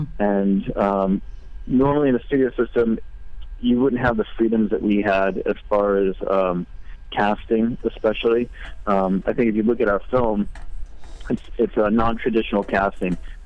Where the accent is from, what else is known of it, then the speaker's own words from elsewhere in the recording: New York, United States; I grew up in New York.